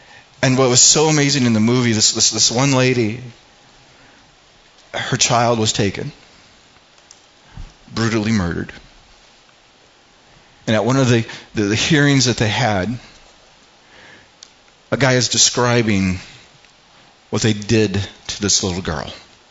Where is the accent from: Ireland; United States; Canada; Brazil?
Ireland; I'm Irish, so I can see in the Irish and the different clans